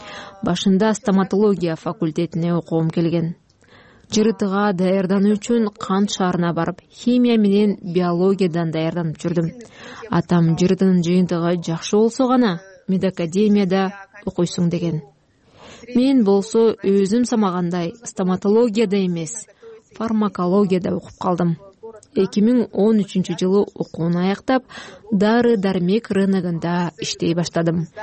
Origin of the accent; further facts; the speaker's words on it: Chuy Region, Kyrgyzstan; Чуй областнун Мьянфан айылында туулгам. Ушул айылдагы жалгыз мектепте окугам.